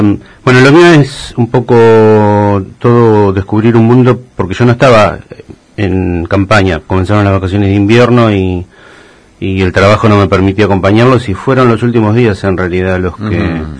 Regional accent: Pinamar, Buenos Aires Province, Argentina; born there; porque vos y yo somos los únicos que nacimos en Pinamar

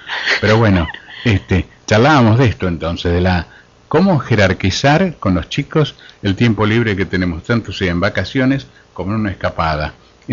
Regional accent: Buenos Aires, Argentina; soy porteño

